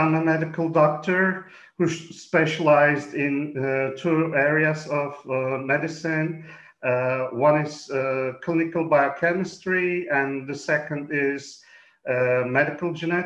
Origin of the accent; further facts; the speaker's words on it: Turkey; also born or lived in Birmingham, United Kingdom; And then I got back to my home country, Turkey, after 15 years abroad